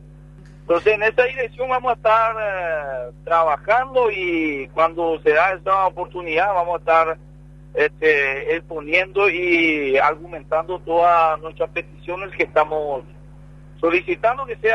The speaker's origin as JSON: {"language": "Spanish", "country": "Paraguay", "said": "como paraguayos"}